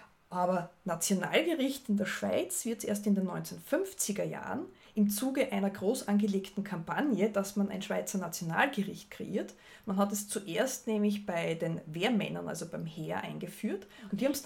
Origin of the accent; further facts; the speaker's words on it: Austria; nämlich zum Kletzenbrot, das es bei uns in Österreich gibt.